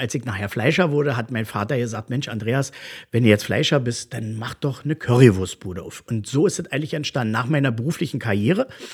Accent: Berlin, Germany; ich bin ja in Neukölln groß geworden, habe ich gesagt, das war in der Siegfriedstraße.

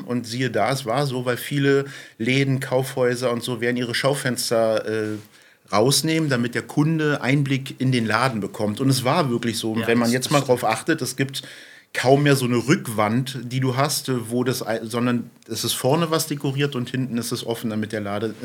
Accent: Berlin, Germany; now in Güstrow, Germany; Ich bin kein Güstrower, ich bin Berliner.

